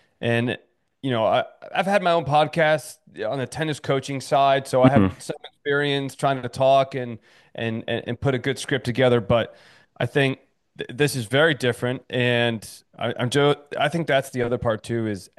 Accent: Miami, Florida, United States; On camera, yes, but I am from Miami, so

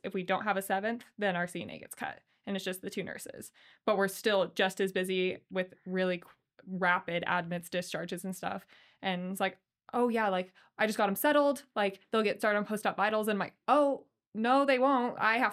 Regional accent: Idaho Falls, Idaho, United States; now in Boise, United States; Always knew I was going to move to Boise. I'm originally from Idaho Falls.

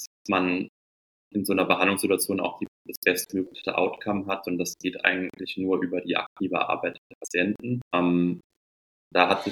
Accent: Cologne, North Rhine-Westphalia, Germany; ich komme aus Köln und ich habe in Köln eine Praxis für Osteopathie und Yogatherapie

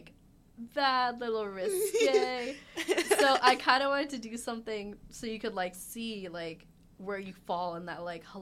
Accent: Pakistan; so I grew up in an Asian household. I'm Pakistani, so I grew up in that, like, South Asian kind of culture and environment.

